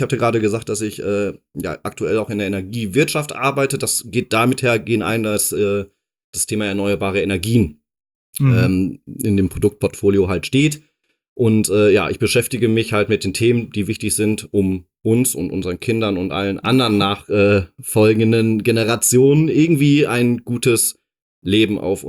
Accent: Dortmund, North Rhine-Westphalia, Germany; born or raised there

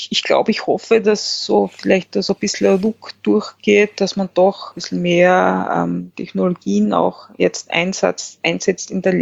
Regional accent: Austria; Im Nachhinein ist man immer gescheiter, so der Spruch bei uns in Österreich.

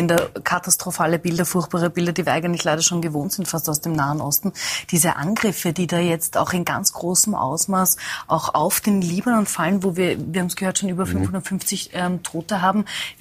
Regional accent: Austria; Es stehen ja nicht nur bei uns in Österreich Wahlen an, sondern auch in den USA.

